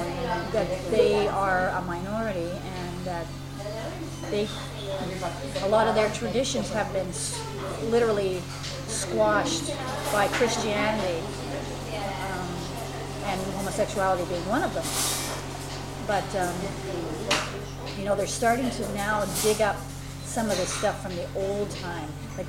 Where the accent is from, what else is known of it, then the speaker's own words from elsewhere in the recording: Montreal, Quebec, Canada; I'm from here. I'm from Montreal. But my mother was German, Russian. My dad was black. I think he had some Native American. He had some Jewish in him.